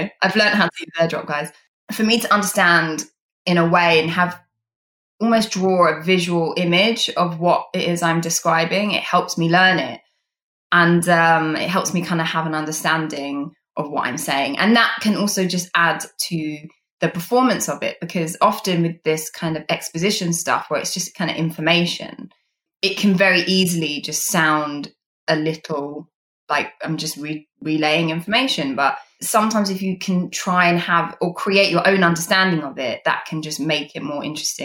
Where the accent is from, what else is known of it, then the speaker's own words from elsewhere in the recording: United Kingdom; I mean, as a British person and an actor